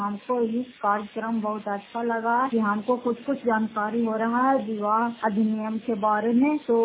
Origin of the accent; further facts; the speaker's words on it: Fatehpur, Bihar, India; घर फतेहपुर, पंचायत मकौटा, जिला नालंदा, करासुसार ब्लॉक की निवासी हूँ।